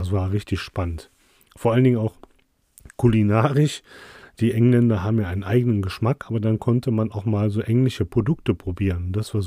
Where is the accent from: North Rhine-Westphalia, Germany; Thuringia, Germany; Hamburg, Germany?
North Rhine-Westphalia, Germany; Krefeld; also born or lived in Düsseldorf; Ich bin ja ein gebürtiger Düsseldorfer, ich bin in Düsseldorf geboren. Und als ich ein Jahr ungefähr war, sind meine Eltern umgezogen nach Krefeld-Bückerfeld. Und Krefeld-Bückerfeld, das hatte ich ja schon mal erzählt, das war ja so eine Siedlung mit ganz vielen Hochhäusern.